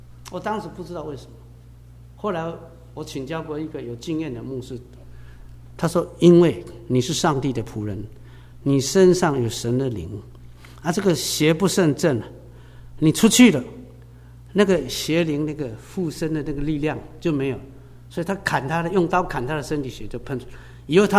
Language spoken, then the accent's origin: Chinese; China; 我中国人喜欢说万妖魔鬼怪还大